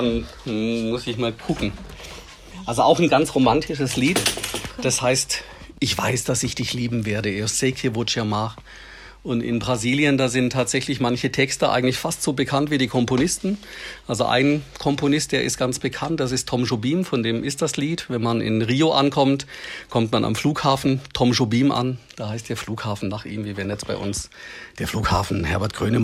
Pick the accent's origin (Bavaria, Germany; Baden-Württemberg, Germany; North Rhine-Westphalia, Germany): Baden-Württemberg, Germany; als Schwabe